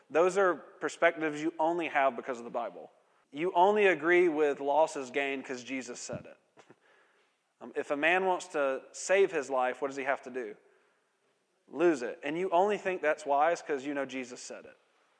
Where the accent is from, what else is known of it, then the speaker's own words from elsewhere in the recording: the South, United States; I remember growing up in the South.